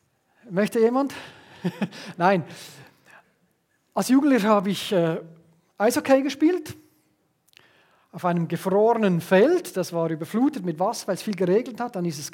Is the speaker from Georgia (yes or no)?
no; Switzerland; als richtiger Schweizer hast du ein Taschenmesser dabei, oder?